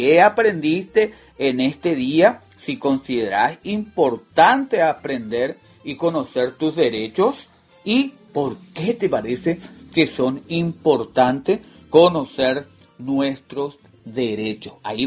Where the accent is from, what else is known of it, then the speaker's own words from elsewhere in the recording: Paraguay; como persona, como individuo, como paraguayos y paraguayas